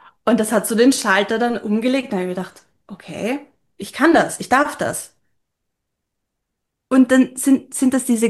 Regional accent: Vienna, Austria; born there; Und ich komme aus der Großstadt. Ich bin in Wien geboren. Aber jetzt lebe ich am Land, in einem Kaff, in den Bergen.

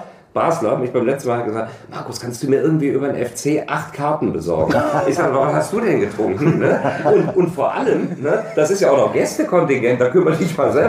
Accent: Cologne, North Rhine-Westphalia, Germany; als Kölner

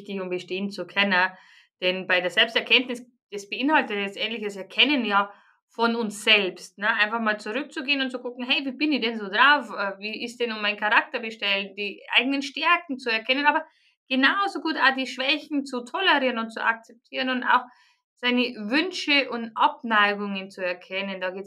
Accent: Bavaria, Germany; accent: Bavarian; ich komme aus Bayern, ich kann kein Hochdeutsch, deswegen müsst ihr mit Bayerisch zurechtkommen.

